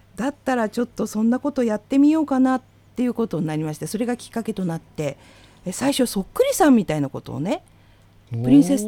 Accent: Niigata, Japan; 私の、はい、出身のラスベガスの新潟のね、地元のね、

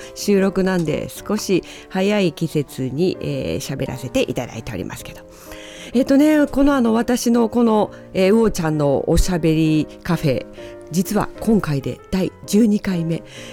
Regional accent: Osaka, Japan; 実は、私、大阪なんですけども

